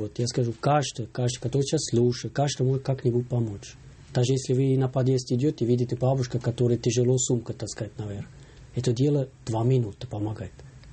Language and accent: Russian; Switzerland; born there; Russian is a second language; Я родился в Швейцарии, я получил, у меня возможность была очень хорошее образование получать